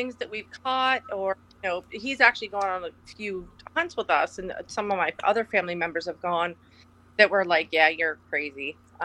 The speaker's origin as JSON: {"language": "English", "town": "Pittsburgh", "region": "Pennsylvania", "country": "United States", "tie": "born or raised there", "said": "Born and raised in Pittsburgh."}